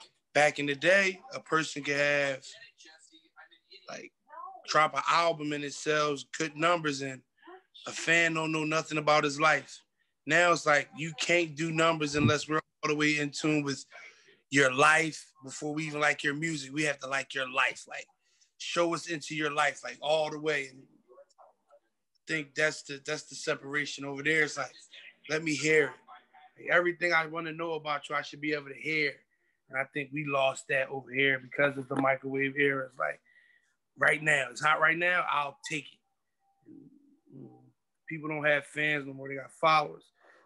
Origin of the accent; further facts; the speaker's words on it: Philadelphia, Pennsylvania, United States; The area I came up in, it was heavily flooded with artists, hot artists. And I just wanted in.